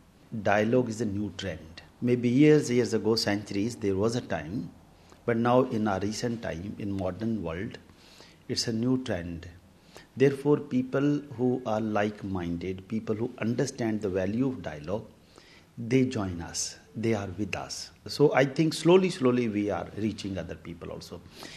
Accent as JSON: {"language": "English", "country": "Pakistan", "said": "So like I, Pakistani, being a Pakistani, I am Pakistani citizen and I have a right to be Pakistani citizen."}